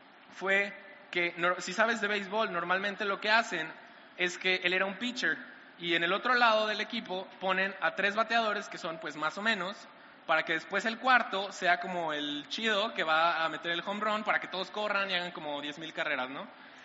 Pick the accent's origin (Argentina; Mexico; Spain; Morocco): Mexico; Y honestamente, como mexicanos, lo último que nos pueden tocar es a nuestra mamá.